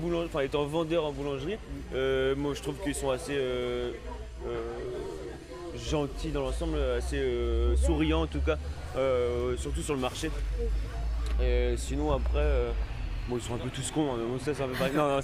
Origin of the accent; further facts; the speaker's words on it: Brest, Brittany, France; J'ai grandi au vallon du Stangalaire. Donc c'est vrai que le coin est super joli, du coup j'ai grandi dans un espace chouette.